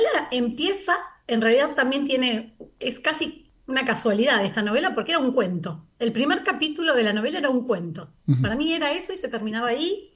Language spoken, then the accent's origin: Spanish; Mar del Plata, Buenos Aires Province, Argentina; Yo soy de Mar del Plata.